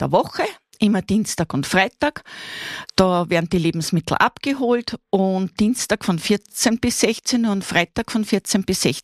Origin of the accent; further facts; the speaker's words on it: Scheibbs, Lower Austria, Austria; now in Wieselburg, Austria; ich bin keine gebürtige Wieselburgerin, ich bin eine gebürtige Schepserin und habe dort auch meine Jugend verbracht.